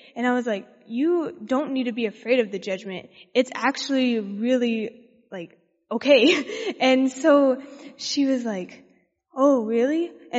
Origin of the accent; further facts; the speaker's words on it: Texas, United States; I'm from Texas.